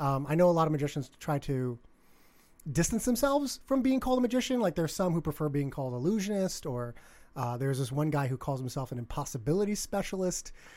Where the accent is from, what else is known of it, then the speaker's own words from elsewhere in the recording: Bronx, New York, United States; I did. I was born in the Bronx.